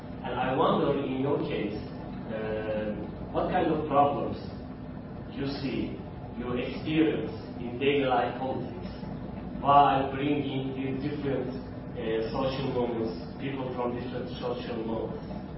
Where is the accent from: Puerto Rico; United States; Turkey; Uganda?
Turkey; I come from Turkey